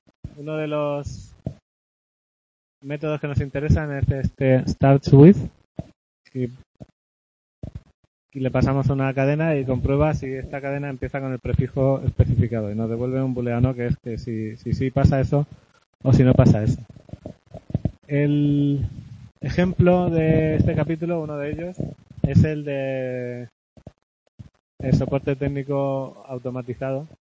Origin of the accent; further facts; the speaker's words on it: Region of Murcia, Spain; Parece que hablo muy rápido y no vocalizo nada, pero bueno. Como soy murciano, no me perdona.